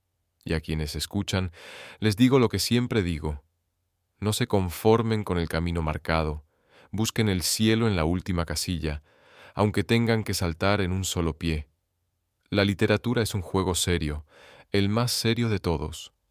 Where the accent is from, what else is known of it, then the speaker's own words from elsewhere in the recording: Argentina; now in Paris, France; Argentina estaba en mí, en mi manera de hablar, en mi humor, en mis obsesiones. Cada vez que volvía de visita, me daba cuenta de que ya no pertenecía del todo, que era un extranjero en mi propio país.